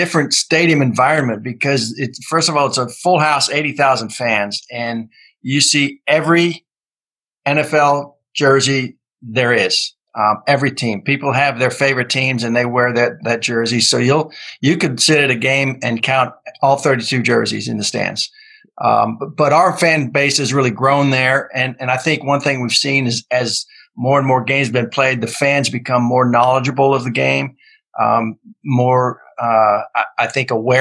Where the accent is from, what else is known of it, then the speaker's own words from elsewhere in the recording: Wisconsin, United States; Well, my very earliest, I remember growing up in Wisconsin.